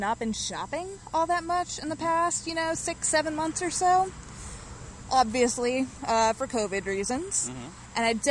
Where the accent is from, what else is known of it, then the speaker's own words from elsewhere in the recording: Indiana, United States; I'm from the Midwest. Grew up in Indiana, and then my husband is from Nebraska.